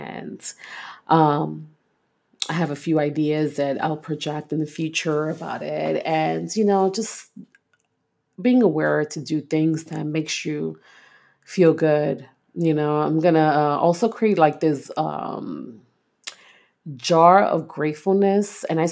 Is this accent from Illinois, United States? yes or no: no; Brooklyn, New York, United States; I'm this kid from East New York, Brooklyn, who grew up, was raised in the projects, born and raised in the projects.